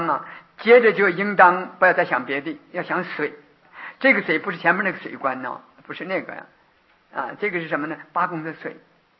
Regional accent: China; 我们中国人讲六合

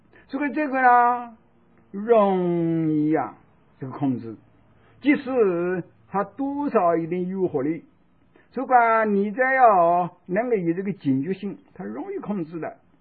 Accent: China; 我们中国人哦，啊，一向啊都有这个重男轻女的观念啊

